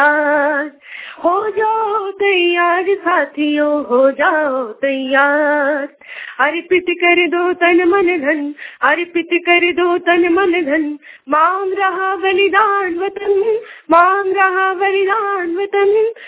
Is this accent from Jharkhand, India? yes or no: yes; Ranchi, Jharkhand, India; मैं रांची पिस्का मोड़ की रहने वाली हूँ।